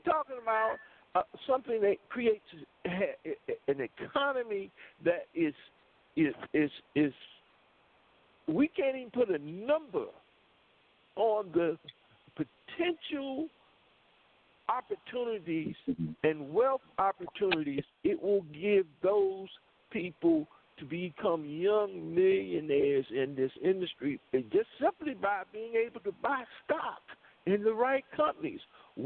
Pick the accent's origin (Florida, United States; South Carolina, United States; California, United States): South Carolina, United States; Dillon; I grew up right near Myrtle Beach, South Carolina. I come from a small town called Dillon, South Carolina. So I grew up in the fields